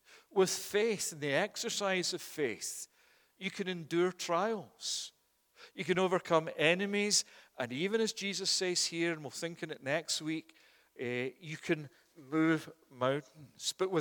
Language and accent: English; Scotland, United Kingdom; When I was growing up in Scotland